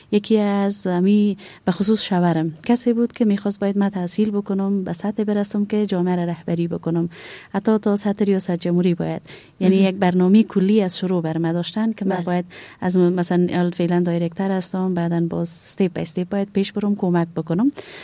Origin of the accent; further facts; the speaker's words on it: Kabul, Afghanistan; یعنی چند پشت بیشتر کابل آمدن و ما کابل نشین شدیم و همینجا زندگی کردیم بعد آنم باز بیرون از افغانستان بودیم